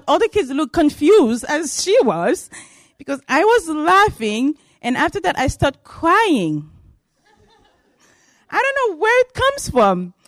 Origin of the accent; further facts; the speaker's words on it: Haiti; English is a second language; My accent always give me away that I'm not from here. I am from Haiti, and I speak Creole and French. So it's good. My French is coming down, but I'm trying to get that back. So I grew up in a children's home in Haiti